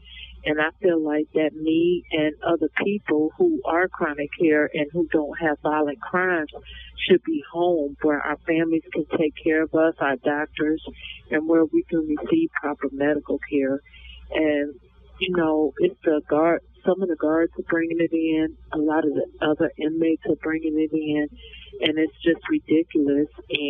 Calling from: Ypsilanti, Michigan, United States; I'm calling from Women's Huron Valley Correctional Facility in Ypsilanti, Michigan.

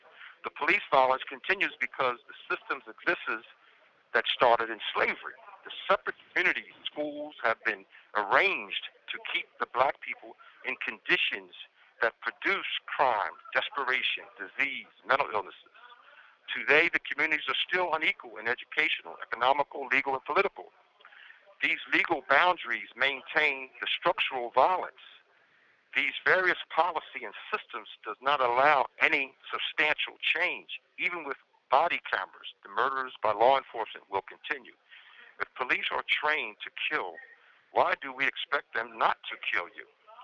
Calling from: Pennsylvania, United States; I'm calling from Pennsylvania SCI Phoenix State Correctional Institution.

